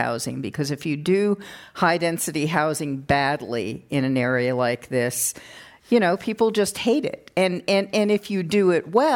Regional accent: East Coast, United States; And I grew up in the East Coast, where you would see the burned out Bronx over time

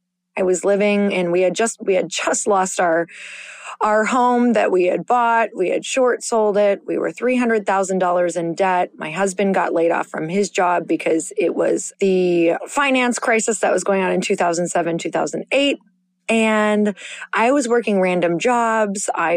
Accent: United States; At the time, I was, you know, I'm Native American and I'm had dark hair and dark eyes

